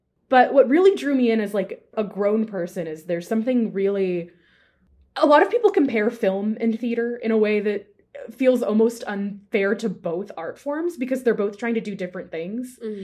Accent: Bakersfield, California, United States; No, I went to Bakersfield College back in my hometown for 2 years as a theater major

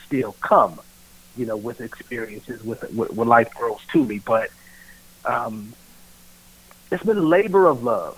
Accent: Dayton, Ohio, United States; man. I'm just a 40-year-old man who was born and raised in Dayton, Ohio. To me, I think it's the greatest city on the planet.

